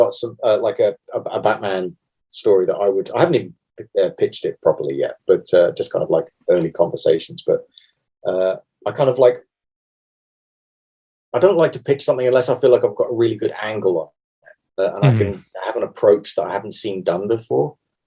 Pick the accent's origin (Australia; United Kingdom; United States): United Kingdom; London; I know, because I'm from South London myself